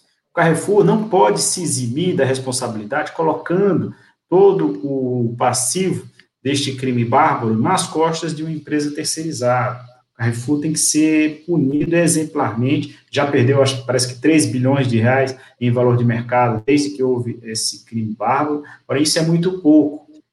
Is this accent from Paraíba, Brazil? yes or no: no; Ouricuri, Pernambuco, Brazil; Lá na minha cidade, em Ouricuri, Mariana, sertão de Pernambuco